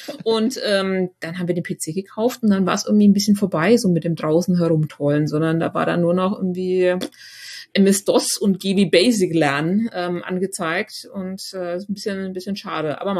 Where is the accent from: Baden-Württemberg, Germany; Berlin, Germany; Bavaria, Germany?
Bavaria, Germany; Schwabach; tatsächlich bin ich in einem kleinen Dorf aufgewachsen in der Nähe von Schwabach, also nicht direkt in der Stadt, sondern tatsächlich mitten auf dem Land in der Provinz, quasi auf dem so halb auf dem Bauernhof meiner Großeltern.